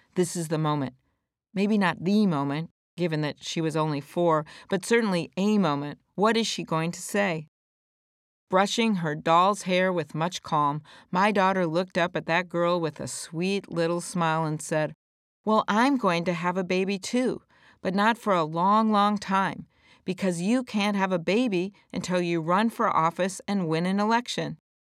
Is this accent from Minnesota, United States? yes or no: yes; Plymouth, Minnesota, United States; growing up in Plymouth, Minnesota in the 1960s and 70s. Back when I was in fourth grade, I was actually kicked out of my cherished suburban public school, Beacon Heights Elementary, for having the audacity to be the first girl to wear pants.